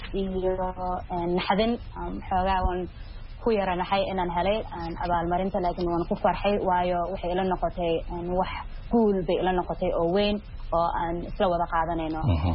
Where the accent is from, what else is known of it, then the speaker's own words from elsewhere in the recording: United States; maadaama aan soomaali ahay maraykanna aan ku dhashay oo kusoo koray